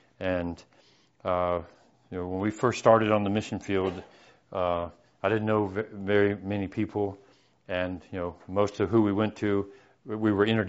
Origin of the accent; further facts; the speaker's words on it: Georgia, United States; born there; also born or lived in Memphis, United States / Baltimore, United States / California, United States; When my dad was military, and I was born in Georgia, and we moved to the West Coast, and we come back. We lived in Memphis in Tennessee. We lived in Baltimore.